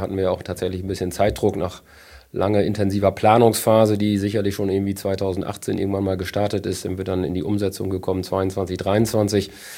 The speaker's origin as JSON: {"language": "German", "town": "Fürstenau", "region": "Lower Saxony", "country": "Germany", "tie": "born or raised there", "said": "tatsächlich komme ich von hier. Bin hier quasi aufgewachsen in der Samtgemeinde. Meine Fürstenau, also hier in der Stadt Fürstenau, habe hier meine Kindheit, meine Jugend verbracht"}